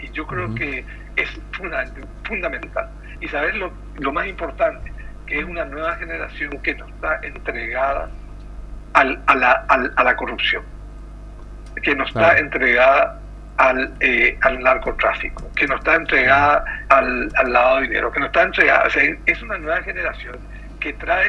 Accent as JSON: {"language": "Spanish", "country": "Paraguay", "said": "los paraguayos podemos tanto como los chilenos o los uruguayos y más."}